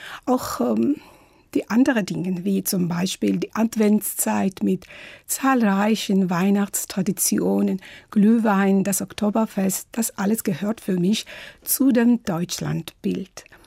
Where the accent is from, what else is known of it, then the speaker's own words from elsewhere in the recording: Tbilisi, Georgia; ich komme aus Georgien. Ich bin im Jahre 1969 in Tbilisi geboren.